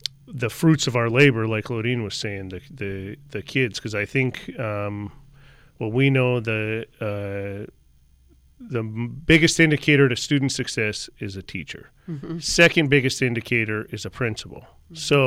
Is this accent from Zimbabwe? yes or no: no; Montana, United States; So originally I grew up in Montana. Okay. We made it to California.